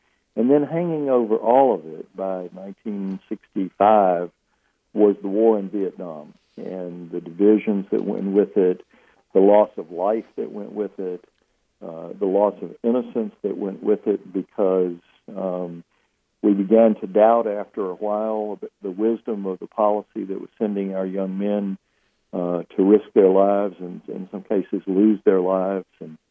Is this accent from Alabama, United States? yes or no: yes; Mobile, Alabama, United States; I was a junior in high school in 1963, growing up in Mobile, and we went on a high school field trip to Birmingham.